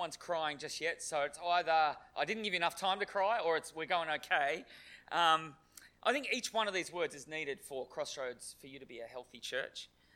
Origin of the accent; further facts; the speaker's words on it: Sydney, New South Wales, Australia; I came from Sydney once upon a time, and I was from the Anglican Diocese of Sydney